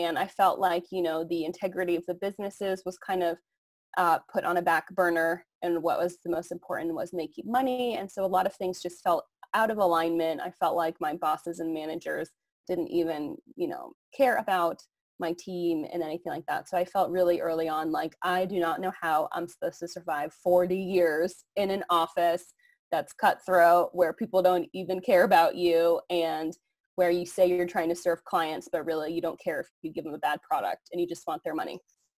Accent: New England, United States; But I am from New England originally, outside of Boston. Went to school in Baltimore.

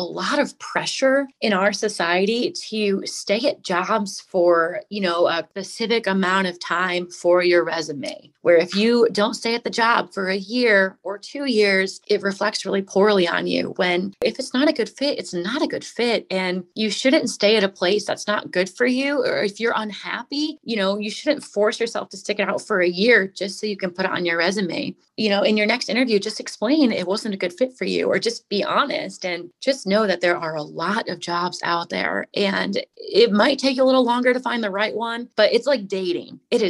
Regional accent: Michigan, United States; I'm from Michigan. I'm from a small rural town in the middle of cornfields. I've never seen a mountain in my life.

